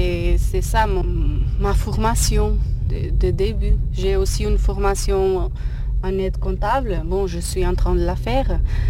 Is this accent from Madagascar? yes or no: no; Aveiro, Aveiro District, Portugal; French is a second language; now in France; Je viens d'Aveiro. Elle se trouve entre Porto et Coimbra.